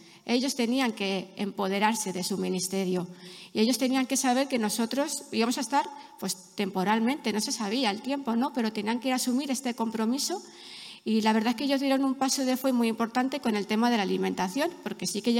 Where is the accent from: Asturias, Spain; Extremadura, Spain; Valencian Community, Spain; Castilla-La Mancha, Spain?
Castilla-La Mancha, Spain; now in Molins de Rei, Spain; que es muy diferente a la de Madrid y a la de la Castilla-La Mancha, ¿no? Que es de donde yo soy originalmente.